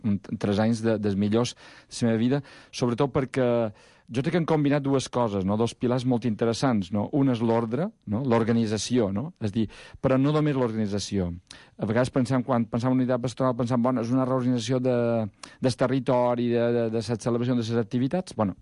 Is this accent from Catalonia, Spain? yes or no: no; Inca, Balearic Islands, Spain; Sobretot perquè també venc d'Inca, que és sí. Una terra de sabates, no?